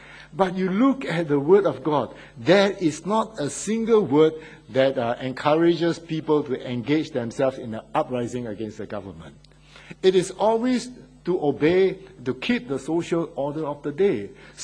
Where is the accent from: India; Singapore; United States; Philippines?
Singapore; I came from Singapore, so I know Singapore.